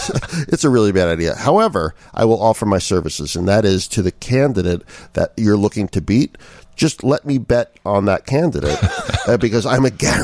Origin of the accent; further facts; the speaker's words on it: New York, United States; now in Chicago, United States; So when I moved to Chicago, I come from New York.